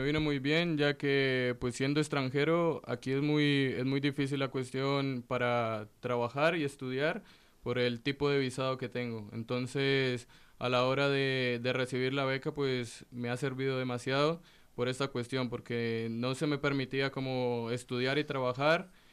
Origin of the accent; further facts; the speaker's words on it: Colombia; moved away as an adult; yo vengo de Colombia y allí venía financiado para la matrícula y la estadía